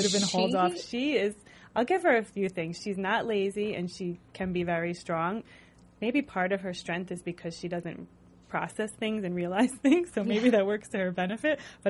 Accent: Belleville, New Jersey, United States; They actually got married in my hometown of Belleville, New Jersey at Nanina's in the park.

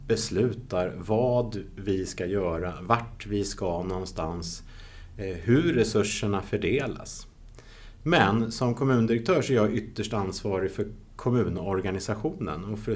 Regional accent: Vallentuna, Stockholm County, Sweden; jag är en holländare som är uppvuxen i Vallentuna och Sverige.

